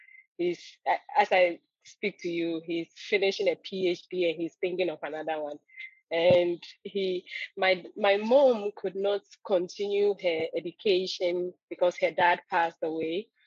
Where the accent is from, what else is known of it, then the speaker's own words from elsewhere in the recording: Nigeria; also born or lived in Ivory Coast; Well, my life, I was born in Ivory Coast. So my parents are missionaries in Ivory Coast. They are Ghanaians anyway. But so by the time we were five, my dad had to further his studies in Nigeria. So we moved to Nigeria. And then I started school there.